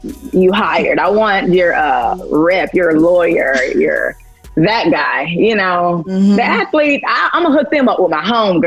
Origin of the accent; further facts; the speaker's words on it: Atlanta, Georgia, United States; I'm from here in Atlanta.